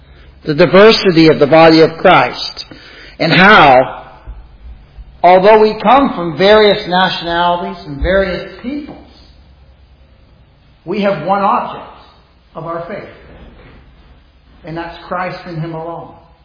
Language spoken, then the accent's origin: English; Canada; I'm Canadian.